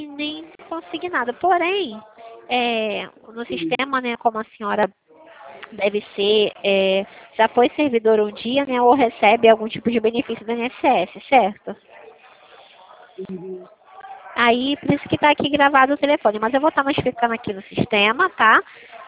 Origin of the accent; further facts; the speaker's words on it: Rio de Janeiro, Brazil; eu sou daqui do Rio de Janeiro.